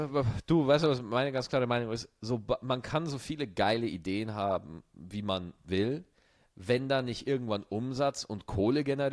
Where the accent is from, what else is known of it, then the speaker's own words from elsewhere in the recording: Bavaria, Germany; Aber wir sind beides keine Deutschen. Du bist Schweizer, ich bin Bayer.